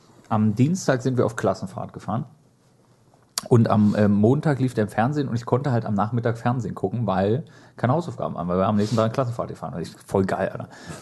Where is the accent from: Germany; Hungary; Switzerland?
Germany; East Germany; Ja, aber, wir kommen aus der DDR.